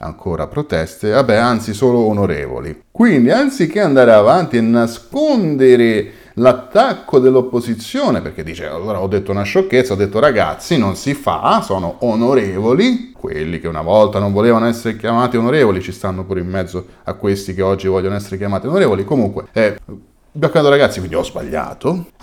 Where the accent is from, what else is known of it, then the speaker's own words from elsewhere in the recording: Rome, Lazio, Italy; noi romani lo diciamo ragazzi, da romano ovviamente confermo